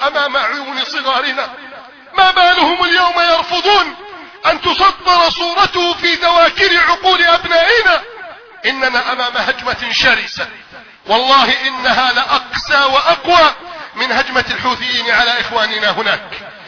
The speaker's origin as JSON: {"language": "Arabic", "country": "Egypt", "said": "بلدنا مصر"}